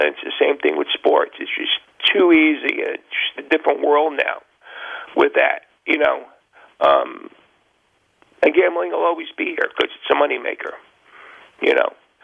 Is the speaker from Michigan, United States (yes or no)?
no; New York, United States; moved away; I'm from New York originally.